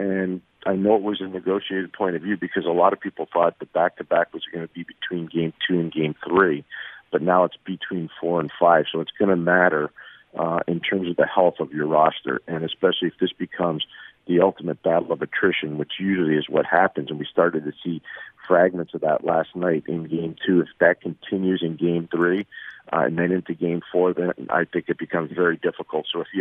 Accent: Montreal, Quebec, Canada; I watched tons of WHA games when I was a kid growing up in Montreal

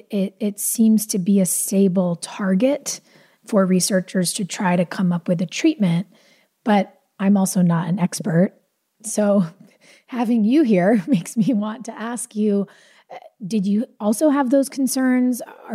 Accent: California, United States; I grew up in California. I was in elementary school when the AIDS crisis hit.

